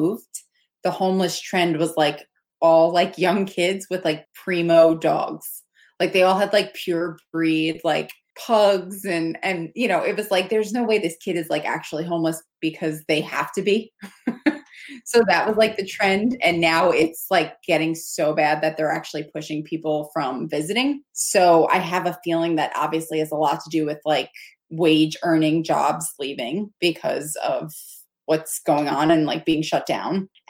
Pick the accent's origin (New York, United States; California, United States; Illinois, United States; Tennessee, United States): New York, United States; New York City; You, as a New Yorker, you hate tourists.